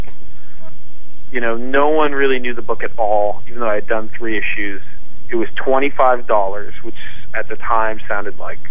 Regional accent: California, United States; I'm from California.

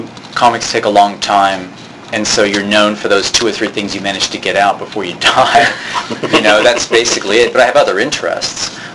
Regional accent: United States; like a lot of America, I growing up in the United States

